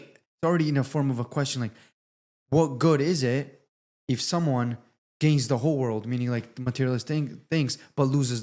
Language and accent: English; Georgia; We actually are Orthodox. We grew up in Georgia. Georgia is a very Orthodox country.